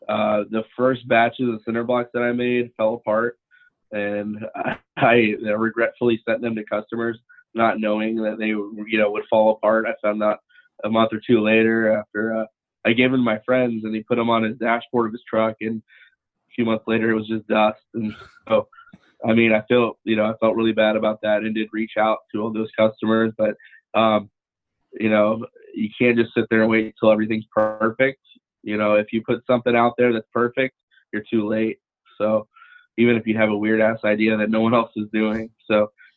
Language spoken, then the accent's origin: English; Orlando, Florida, United States; I still live in Orlando, born and raised in Orlando. I don't know anything else.